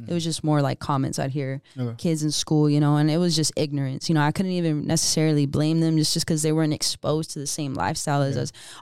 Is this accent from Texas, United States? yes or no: yes; Georgetown, Texas, United States; I mean, I kind of grew up in a small town called Georgetown, which is, you know, only 30 minutes from here, from Austin.